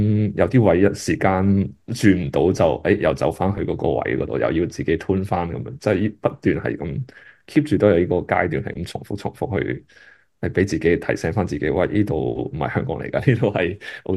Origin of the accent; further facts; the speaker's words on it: China; 可能真的我哋中国人或者亚洲的文化同西方文化有分别，